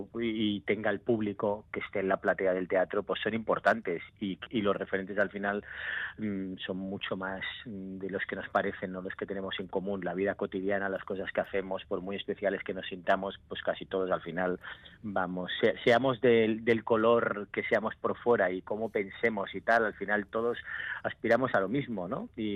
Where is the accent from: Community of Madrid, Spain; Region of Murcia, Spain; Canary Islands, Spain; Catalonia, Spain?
Catalonia, Spain; como en el fondo soy catalán